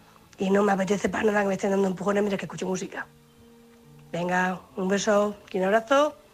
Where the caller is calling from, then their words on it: Cartagena, Region of Murcia, Spain; corresponsal de Cartagena.